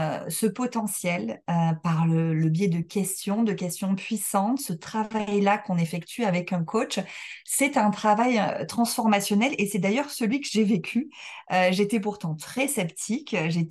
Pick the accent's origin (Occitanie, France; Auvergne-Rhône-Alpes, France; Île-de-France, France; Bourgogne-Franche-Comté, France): Occitanie, France; Montpellier; je suis montpelliéraine.